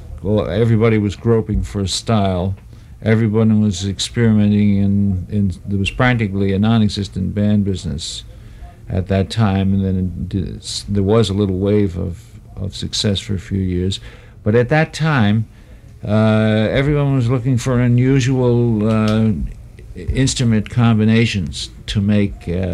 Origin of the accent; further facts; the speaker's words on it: New London, Connecticut, United States; Yes, Arnold, I'm from New London, Connecticut, and Les is from New Haven. Family moved around different towns in Connecticut in our early years.